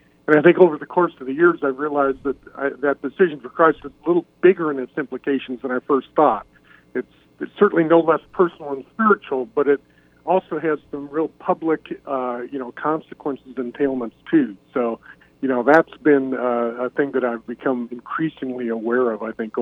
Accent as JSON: {"language": "English", "town": "Boulder", "region": "Colorado", "country": "United States", "tie": "born or raised there", "said": "I grew up in Boulder, Colorado, and it's sort of the Rocky Mountain version of Berkeley or somewhere like that."}